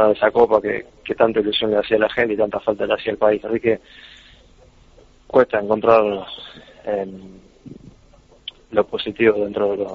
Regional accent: Argentina; como somos nosotros los argentinos apasionados y por ahí un poco exagerado a la hora de sufrir la derrota

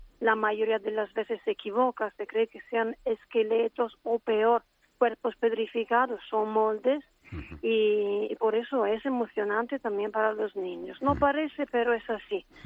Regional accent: Naples, Campania, Italy; Spanish is a second language; como soy de Nápoles, Nápoles ha sido una ciudad que ha sido siempre conquistada por los españoles. Y aún en el dialecto napolitano tenemos palabras cuya raíz es una raíz española. Y nuestra cultura es una cultura española

